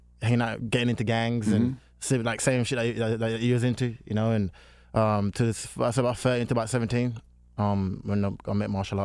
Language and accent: English; Jamaica; Because Like growing up, like in Jamaica, my dad was like the leader of the gang where I grew up. In, like, I was born into in Jamaica